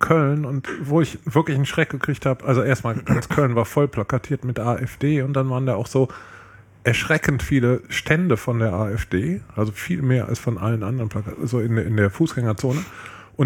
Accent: Italy; German is a second language; Das reicht ja, bei uns in Italien reicht das.

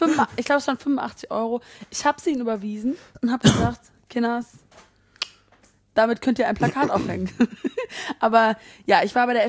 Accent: Bonn, North Rhine-Westphalia, Germany; Ich komme ja aus Bonn

